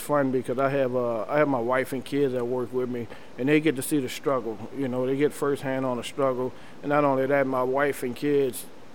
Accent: New Orleans, Louisiana, United States

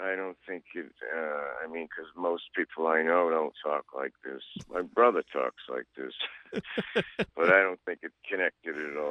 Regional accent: Massachusetts, United States; also born or lived in New York City, United States / Hollywood, United States / Santa Monica, United States; I was mainly doing stand-up, I'm from New England, and I just wanted to go back. Like, I lived in New York City, I lived in Hollywood, then I lived back in Santa Monica, and I wanted to go home, so I went back to Massachusetts about 12 years ago.

